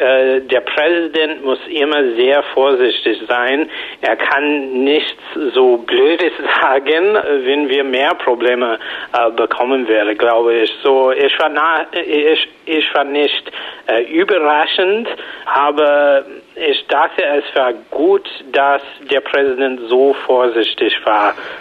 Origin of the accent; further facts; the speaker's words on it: United States; German is a second language; Und als Amerikaner, ehrlich gesagt, fühlte ich mich natürlich stolz einerseits